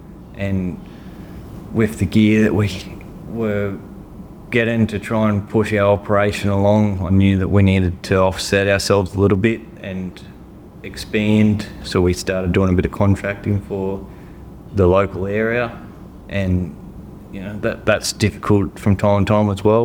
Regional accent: Goulburn, New South Wales, Australia; Originally, I'm from Goulburn, and it's quite a cold state, or a cold, what is it? A cold area, isn't it?

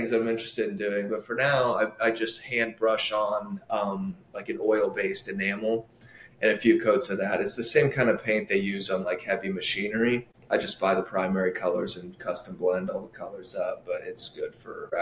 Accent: Omaha, Nebraska, United States; also born or lived in Lincoln / Florida; Yeah, I was born in Lincoln, but we moved to Millard when I was like one or two, and then I grew up in Omaha.

